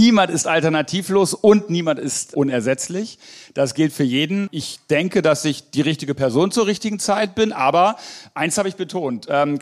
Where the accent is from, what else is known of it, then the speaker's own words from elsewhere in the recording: Lower Saxony, Germany; Ich bin ja Niedersachse